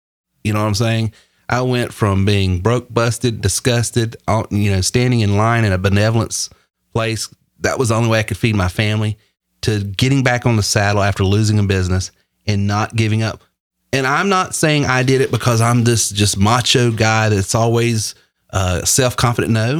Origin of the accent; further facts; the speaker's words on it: Northeast, United States; The business I'm in now, you know, is this goofy sounding redneck from South Carolina and I'm from the Northeast